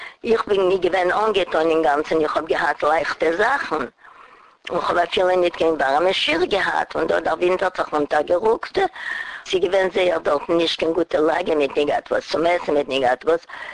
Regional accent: Poland; born there; German is a second language; weil wir haben geboren in Polen

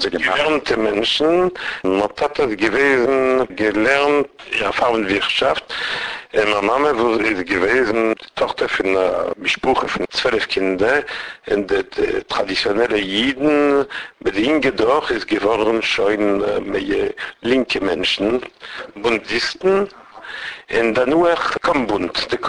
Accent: Nancy, Grand Est, France; born there; German is a second language; Ich bin geboren in Nancy, wo sie in Stuttgart in Frankreich. Ich bin 58 Jahre alt. Ich bin geboren noch im Krieg.

